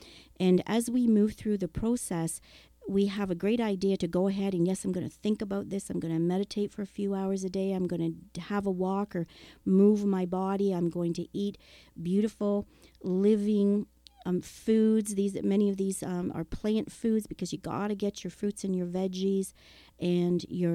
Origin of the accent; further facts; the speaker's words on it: Thompson, Manitoba, Canada; Thompson, Manitoba.